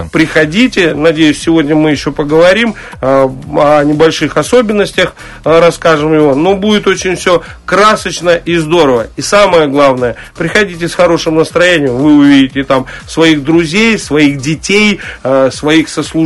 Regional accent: Gomel, Gomel Region, Belarus; born there; а я сам родился в Гомеле

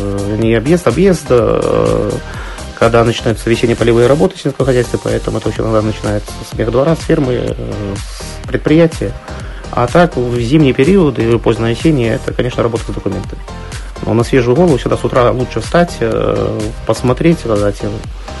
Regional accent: Gomel Region, Belarus; я местный житель, я уроженец этого района

